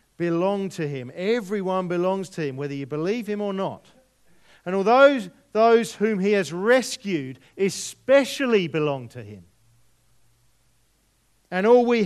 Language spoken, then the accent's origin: English; England, United Kingdom; accent: English; Bring my English accent out there.